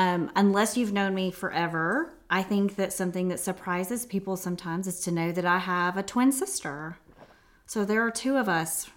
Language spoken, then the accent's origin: English; Arkansas, United States; So because she's from Northwest Arkansas, I'm from Northwest Arkansas. Our families have been here for a long time.